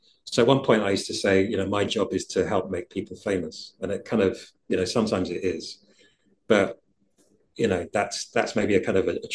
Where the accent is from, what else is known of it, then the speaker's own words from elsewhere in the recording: London, United Kingdom; my identity is that I'm a Londoner. I was born in East London. I pretty much grew up in East London.